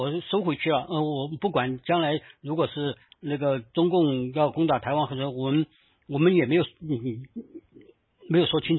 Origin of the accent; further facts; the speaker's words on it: United States; 我们刚好我们美国人自己的事儿就像当年的对欧洲和我们不管你们对欧洲打起打来的那些。